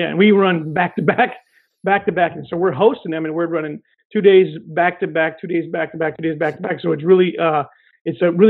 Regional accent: Louisiana, United States; It's just because I'm from Louisiana with a public education

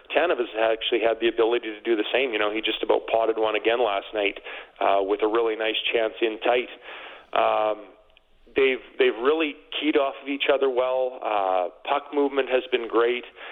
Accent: Saskatchewan, Canada; I grew up playing in Nowheresville, Saskatchewan, and usually we only had about three or four defensemen so you're guaranteed to play

